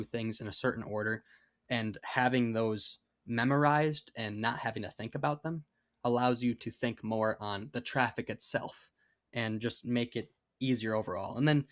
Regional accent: Faribault, Minnesota, United States; Yeah, so I'm from Faribault, Minnesota, about an hour south of the cities in Minnesota.

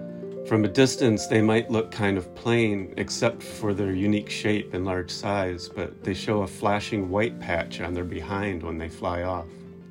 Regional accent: Grand Rapids, Michigan, United States; I grew up in West Michigan outside of Grand Rapids and have lived a few other places around the country

